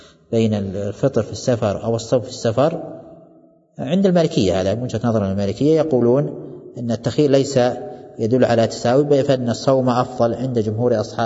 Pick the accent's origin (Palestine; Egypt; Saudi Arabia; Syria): Saudi Arabia; Najd; وهذا كان موجود عندنا في نجد